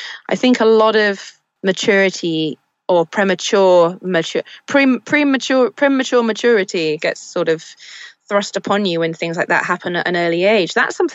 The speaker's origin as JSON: {"language": "English", "region": "Wales", "country": "United Kingdom", "tie": "born or raised there", "said": "I grew up in South Wales, and I went to university, my first year of university, actually, I was based in Reading."}